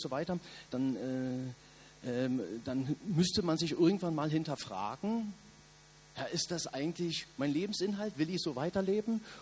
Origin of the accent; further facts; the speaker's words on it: East Berlin, Berlin, Germany; ich bin in der DDR groß geworden, hier in Ostberlin